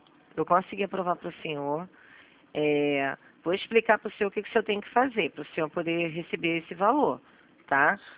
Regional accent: Rio de Janeiro, Brazil; Sou carioca, né? Só tem um sotaque de carioca mesmo.

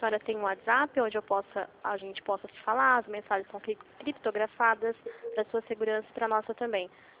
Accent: Limeira, São Paulo, Brazil; eu falo de São Paulo, do interior de São Paulo. Sou de Limeira, São Paulo.

